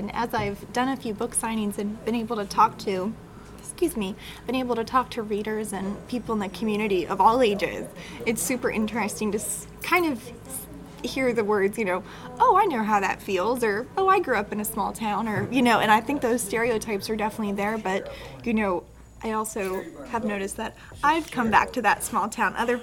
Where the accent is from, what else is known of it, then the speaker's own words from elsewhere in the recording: Martinsburg, West Virginia, United States; I was born and raised in Martinsburg, West Virginia. Went to local high schools, participated in local programs, grew up as a 4-H'er in the area.